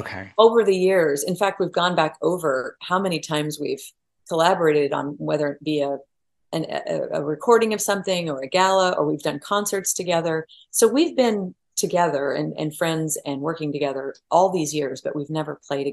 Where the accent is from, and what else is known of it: Oklahoma, United States; born or raised there